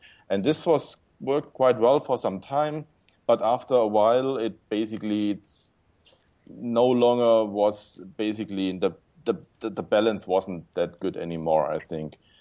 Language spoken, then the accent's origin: English; Stuttgart, Baden-Württemberg, Germany; English is a second language; I'm from Germany, in Stuttgart here, south of Germany.